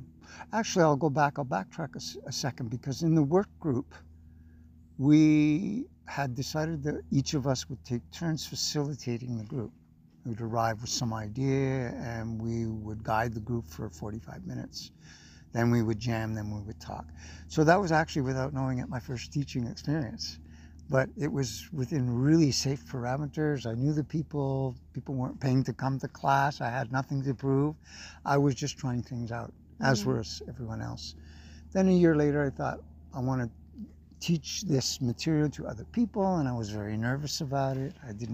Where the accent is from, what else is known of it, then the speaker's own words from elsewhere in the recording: Montreal, Quebec, Canada; moved away as an adult; now in Vancouver, Canada; I am originally from Montreal. So I moved to Vancouver to work for my elder brother's health food store, at his health food store.